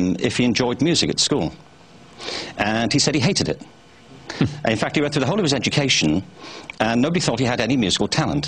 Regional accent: Liverpool, North West England, United Kingdom; You know, I'm from Liverpool.

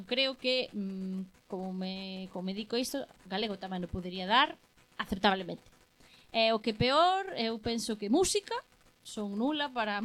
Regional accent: Galicia, Spain; Eu escribo en galego porque é a miña lingua materna.

